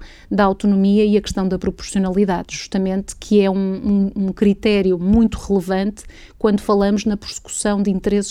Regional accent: Portugal; a forma como eu penso como portuguesa não é a mesma forma como pensa um holandês ou um italiano

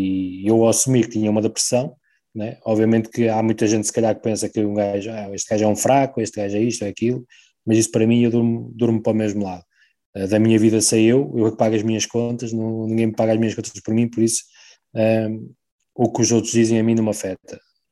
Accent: Barcelos, Braga, Portugal; eu sou barcelense, vou sempre ser barcelense e vou tentar levar a minha bandeira o mais alto que puder, sempre

